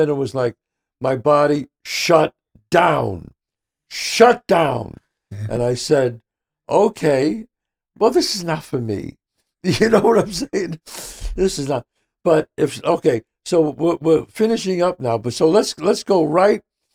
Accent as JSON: {"language": "English", "town": "New York City", "region": "New York", "country": "United States", "said": "You know me. I'm from the Bronx."}